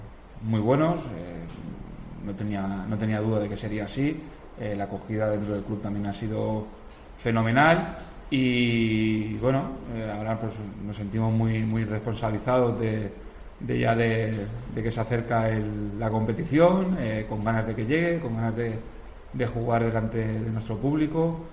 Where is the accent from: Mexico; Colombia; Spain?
Spain; Catalonia; Yo que soy de allí, de Cataluña